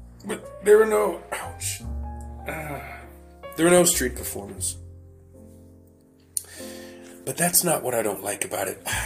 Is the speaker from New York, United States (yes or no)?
yes; New York City, New York, United States; Like, okay, so I'm from New York, right? We got Times Square.